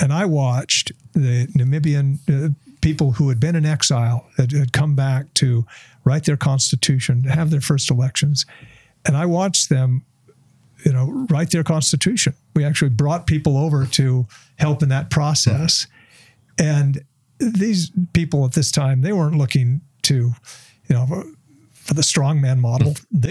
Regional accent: Snowflake, Arizona, United States; I grew up in Snowflake, Arizona, a small, you know

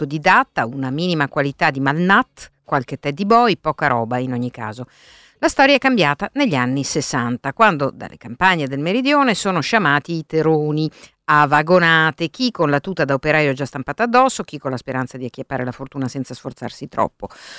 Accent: Milan, Lombardy, Italy; Vieni a Baggio se hai coraggio, così recita un adagio molto popolare dalle mie parti, e Baggio è il mio quartiere, estrema propaggine occidentale di Milano.

